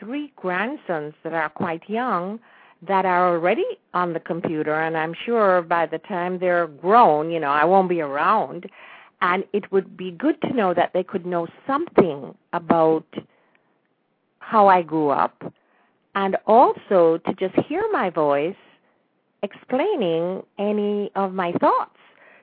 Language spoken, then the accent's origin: English; Jamaica; during my growing up in Jamaica, I never even went as far as Montego Bay.